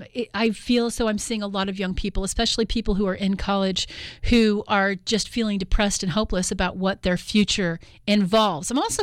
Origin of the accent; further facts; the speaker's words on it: California, United States; When I was a teenager, you could go to the community colleges for free. I grew up in California. You could go there for free.